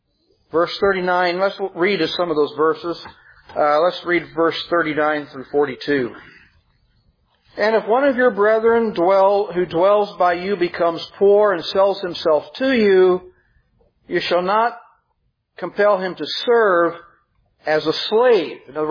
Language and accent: English; Illinois, United States; I didn't hear it much growing up in Illinois. I never heard it in Wisconsin.